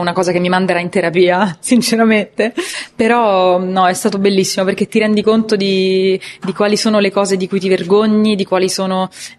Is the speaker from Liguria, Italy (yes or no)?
no; Rome, Lazio, Italy; io sono romana, quindi chiaramente conosco quella versione delle ragazze romana